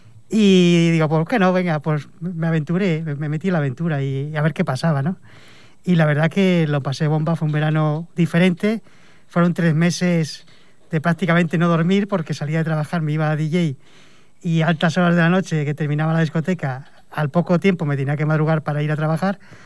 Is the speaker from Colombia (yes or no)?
no; Asturias, Spain; No, soy de Asturias.